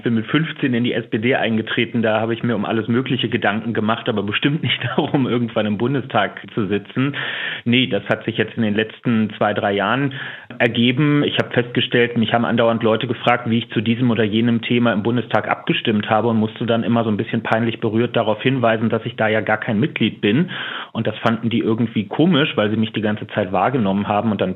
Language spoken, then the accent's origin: German; Berlin, Germany; Aber was mir gerade auch als Berliner besonders wichtig ist